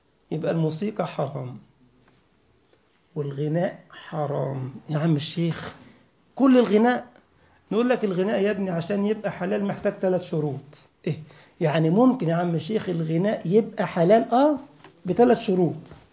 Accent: Egypt; أنا أذكر عندنا في مصر كان في طفل اسمه مسلم سعيد

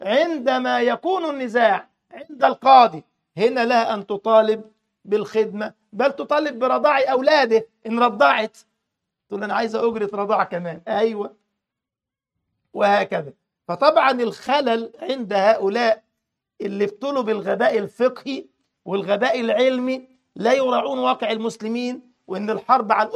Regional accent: Egypt; عندنا في مصر دلع، مش عارف عندكم انتوا أسامة بتقول في المغرب اسمه ايه

